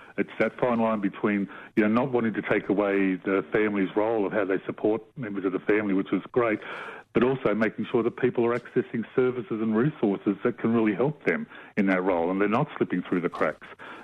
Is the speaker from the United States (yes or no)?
no; Sydney, New South Wales, Australia; But I grew up in Western Sydney, and as a kid, and so possibly that's why.